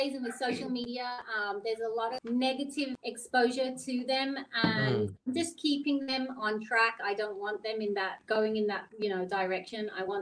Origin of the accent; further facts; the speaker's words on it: England, United Kingdom; growing up in England, it was very tough.